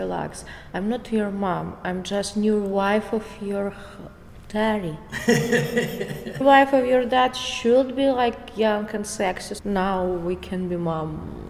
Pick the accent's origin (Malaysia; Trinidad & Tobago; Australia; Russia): Russia; English is a second language; moved away as an adult; now in United States; I'm from Russia.